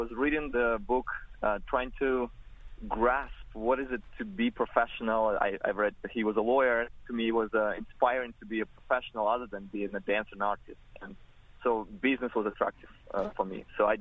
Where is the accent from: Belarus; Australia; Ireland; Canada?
Belarus; English is a second language; now in New York, United States; So I'm from Belarus, and originally where I was a professional ballroom dancer representing my country.